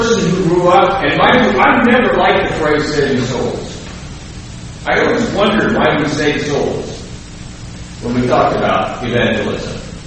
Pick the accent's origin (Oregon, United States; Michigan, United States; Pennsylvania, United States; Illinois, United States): Oregon, United States; Roseburg; let me back up and go to Roseburg, Oregon, where I was raised. I was born there.